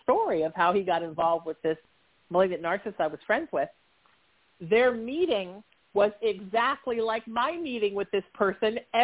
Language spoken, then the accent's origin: English; Surf City, United States; growing up in Surf City, we spent our lives in the water, but the sharks were in the water too.